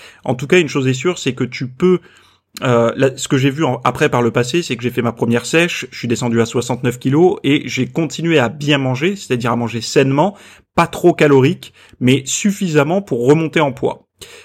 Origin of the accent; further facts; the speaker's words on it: Montpellier, Occitanie, France; moved away as an adult; now in Toulouse, France; Je suis parti à 18 ans puisque j'avais le permis. Je suis parti de Montpellier à Toulouse et je me suis installé là-bas.